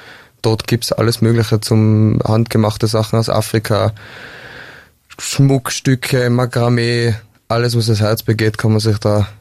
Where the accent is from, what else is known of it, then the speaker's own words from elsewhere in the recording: Telfs, Tyrol, Austria; wir sind beide aus Delfs.